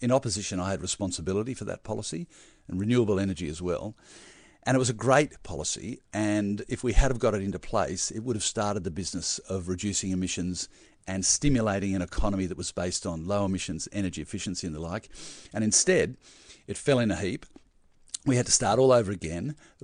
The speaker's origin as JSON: {"language": "English", "town": "Lindfield", "region": "New South Wales", "country": "Australia", "tie": "born or raised there", "said": "I think it had a huge impact on me. You know, as a kid playing in the bush, just experiencing it, enjoying it"}